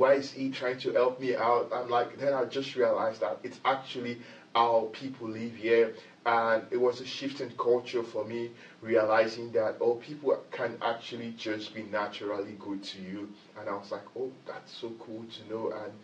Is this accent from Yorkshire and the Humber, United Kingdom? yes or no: no; Glasgow, Scotland, United Kingdom; I'm first human before I'm Glaswegian. I'm first human before I'm